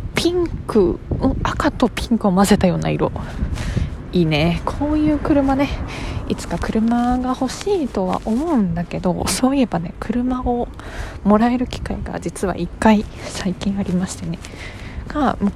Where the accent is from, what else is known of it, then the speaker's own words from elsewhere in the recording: Fuchu, Tokyo, Japan; 東京生まれ、東京育ち、何の変哲もございません。東京の府中市というところが出身でございます。競馬場が盛り上がるあの町ですね。